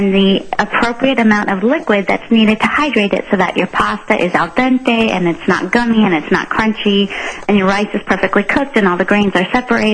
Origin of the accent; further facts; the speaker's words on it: Colorado, United States; Well, actually, Tom, I'm from Colorado. This is my first appearance in the Northwest.